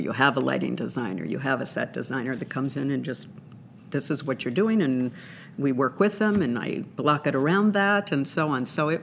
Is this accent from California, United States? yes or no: yes; California, United States; I'm from California, and I've been an actress, you know, regional actress and in California for many years.